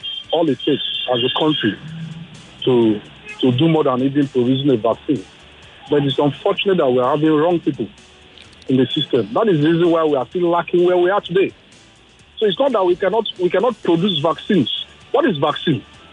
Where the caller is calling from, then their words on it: Ikeja, Lagos, Nigeria; I'm calling from Ikeja.